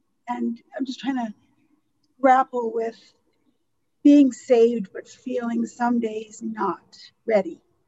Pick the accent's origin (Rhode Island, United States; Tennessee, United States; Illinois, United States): Rhode Island, United States; but I come from Rhode Island. And our state flag has an anchor on it with some stars, and it says hope, and that's the state motto.